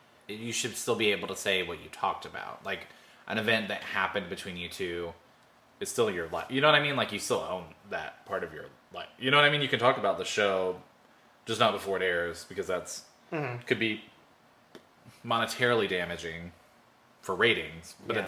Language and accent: English; Jacksonville, Florida, United States; But I grew up in Jacksonville, and they have these big communities, too